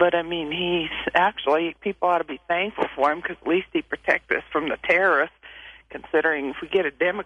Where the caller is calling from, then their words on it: Wyoming, United States; Yeah, I'm calling from Wyoming